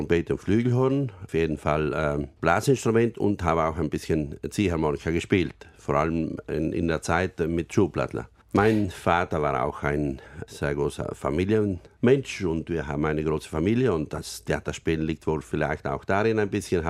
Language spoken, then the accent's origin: German; Pfalzen, Trentino-Alto Adige, Italy; ich stamme aus der … in Pfalzen, aus der Großfamilie.